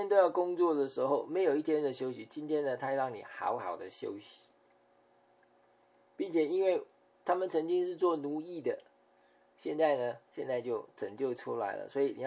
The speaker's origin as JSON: {"language": "Chinese", "country": "China", "said": "好像我们中国人到全世界各地呢都会开中国餐馆，中国菜馆好吃啊。"}